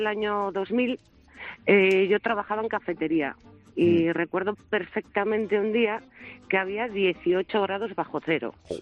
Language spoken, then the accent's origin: Spanish; Asturias, Spain; yo soy asturiana y, bueno, iba preparada para el frío, pero no tanto.